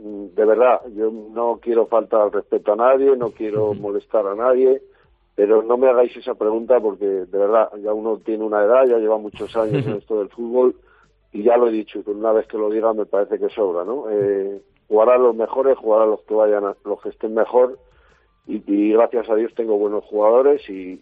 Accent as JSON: {"language": "Spanish", "town": "Ávila", "region": "Castile and León", "country": "Spain", "said": "Yo sabes que soy de Ávila"}